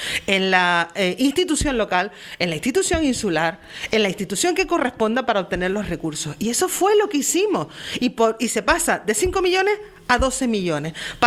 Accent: Puerto de la Cruz, Canary Islands, Spain; porque parece ser que los portuenses no somos tinerfeños

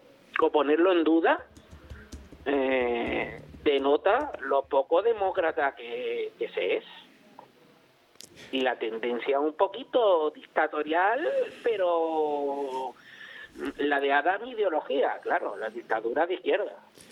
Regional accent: Spain; yo soy español y hablo su mismo idioma.

